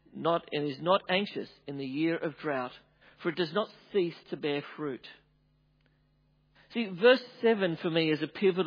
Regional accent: Australia; I grew up near the Murray

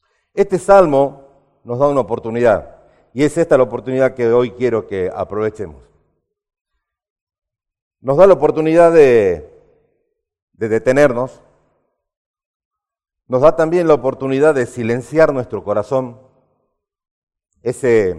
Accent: Salta, Argentina; cuando yo era chico, yo crecí en Salta

